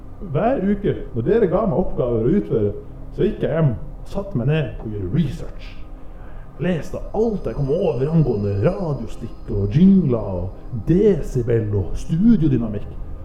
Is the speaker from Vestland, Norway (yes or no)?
no; Nordland, Norway; Jeg har det bra. Jeg er jo fra Nordland.